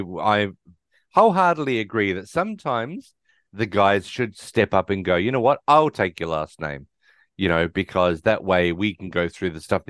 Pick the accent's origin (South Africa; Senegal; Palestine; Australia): Australia; also born or lived in United States; I'm here now in Australia, back in my home country, doing one job.